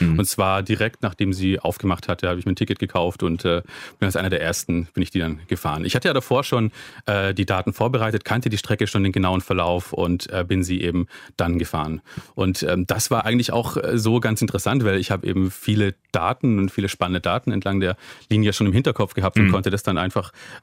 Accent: Baden-Württemberg, Germany; now in Berlin, Germany; in Berlin gilt ja als Stadt der Zugezogenen. Also ich selbst als Schwabe

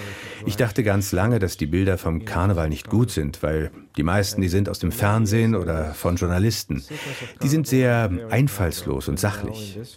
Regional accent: Recife, Pernambuco, Brazil; Und Recife, wo ich herkomme, liegt am Meer. Wir haben großartige Strände.

